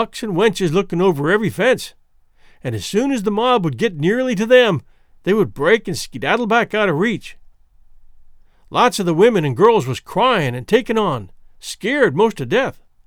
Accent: the South, United States; also born or lived in North; I was born and raised in the South, and I've lived in the North, so I know the average all around.

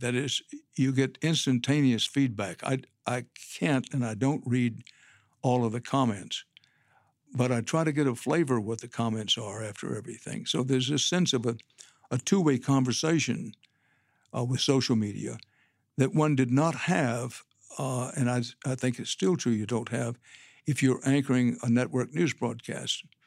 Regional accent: Texas, United States; I'm a Texan by birth and by choice.

